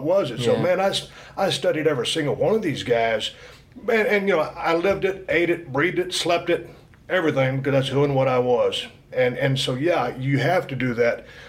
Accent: Victoria, Texas, United States; also born or lived in Austin; I was born in Austin, Texas.

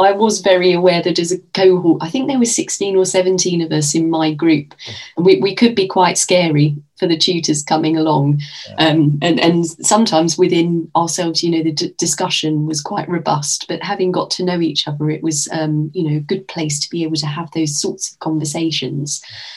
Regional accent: Cheshunt, East of England, United Kingdom; also born or lived in Enfield; So I was born in Enfield. Quite proud of having been born in Enfield for no particular reason other than I was. And I grew up in Hertfordshire, a place called Cheshunt

